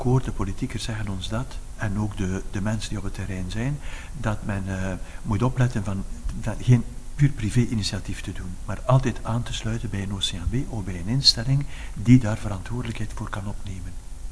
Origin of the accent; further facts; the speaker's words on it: Ghent, East Flanders, Belgium; Ik kwam uit Gent en in Brussel.